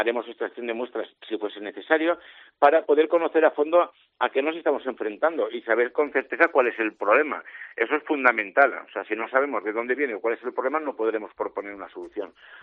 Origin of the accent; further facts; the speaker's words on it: Valencian Community, Spain; yo soy valenciano, pero ya me puedo decir o me considero como que Murcia es mi segunda casa, ¿eh?